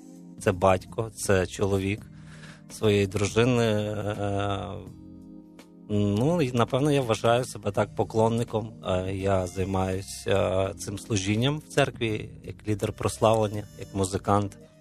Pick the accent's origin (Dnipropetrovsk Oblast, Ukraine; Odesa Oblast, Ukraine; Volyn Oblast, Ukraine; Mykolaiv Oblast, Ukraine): Volyn Oblast, Ukraine; я виріс на Волинській області, 20 років там прожив, в принципі.